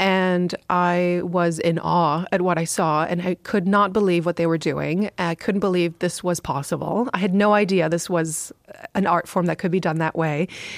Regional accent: Veneto, Italy; Oh, by the way, a girl who finds out I'm from Italy goes, oh my God, that's Romeo and Juliet.

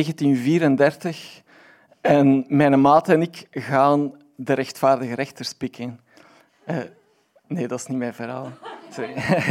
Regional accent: Aalst, Flanders, Belgium; Het zit zo, ik ben van Aalst, sorry daarvoor.

